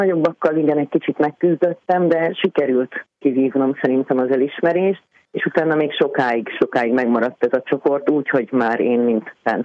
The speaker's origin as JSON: {"language": "Hungarian", "town": "Szentes", "region": "Csongrád-Csanád", "country": "Hungary", "tie": "born there", "said": "én szentesi születésű vagyok"}